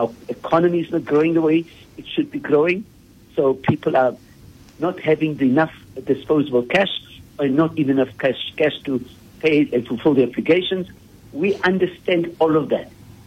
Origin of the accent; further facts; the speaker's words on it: Bishop Lavis, Western Cape, South Africa; now in Rondebosch, South Africa; But I come from Bishop Lavers.